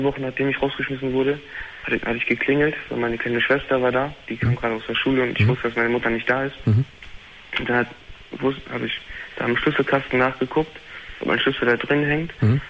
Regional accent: Wilhelmshaven, Lower Saxony, Germany; now in Münster, Germany; Ja, wo ich herkomme.

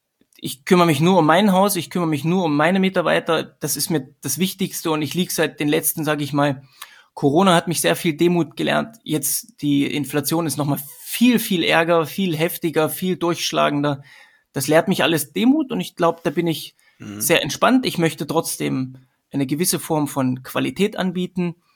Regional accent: Sömmerda, Thuringia, Germany; Ich komme ursprünglich aus Sömmerda, das ist das Silicon Valley von der damaligen DDR. Da wurden Büromaschinen hergestellt, das ist sehr, sehr bekannt. Jeder Ostdeutsche kennt diese Stadt. Da komme ich her, ein super kleines Städtchen

